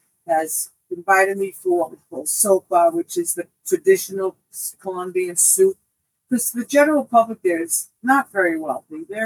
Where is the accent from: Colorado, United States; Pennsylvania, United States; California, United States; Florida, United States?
Florida, United States; Parkland; I don't like saying I'm from Parkland because the minute I say that, they say, you know, a place with shooting.